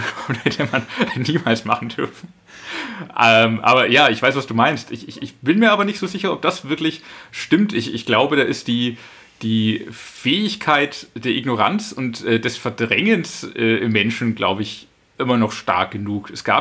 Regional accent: Bavaria, Germany

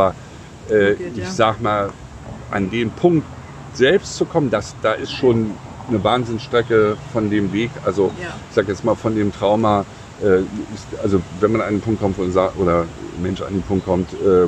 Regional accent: Berlin, Germany; Ja, ich komme aus Berlin.

